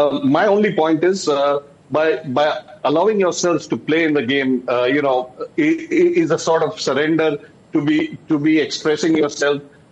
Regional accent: India; I'm an Indian, and I have to respect that. I have to respect that I was an Indian first and then a cricketer.

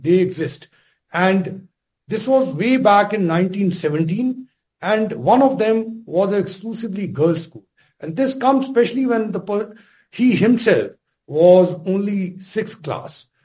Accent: Amritsar, Punjab, India; Amritsar is very much my hometown.

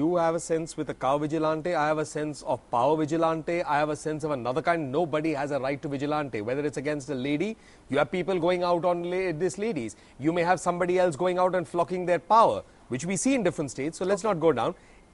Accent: India; And as Indian citizens, each one of us here, we certainly are not going to accept, this kind of thing happening.

